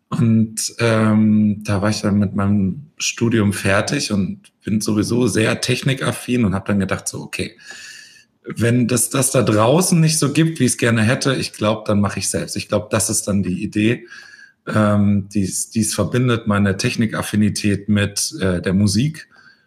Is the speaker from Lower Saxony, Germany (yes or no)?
no; Stuttgart, Baden-Württemberg, Germany; Ganz, ganz ursprünglich komme ich aus Stuttgart, genau, geboren und aufgewachsen, ja.